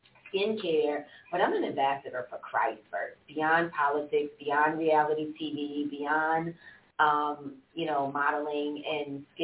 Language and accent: English; New York, United States; now in Atlanta, United States; And I'm from New York.